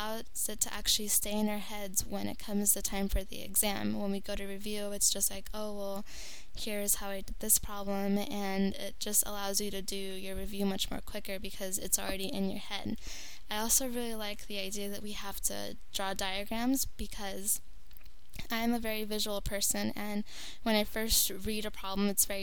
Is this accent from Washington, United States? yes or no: no; Antioch, California, United States; I am from Antioch, California, which is a little city that is about 8 hours away from here, and it's located in the Bay Area, which is, it's a little bit east of San Francisco.